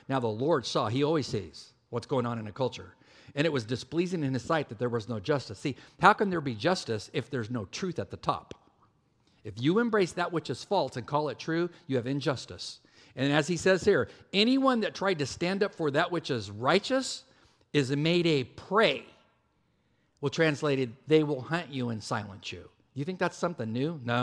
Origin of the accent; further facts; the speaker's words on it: California, United States; I am from California, sorry.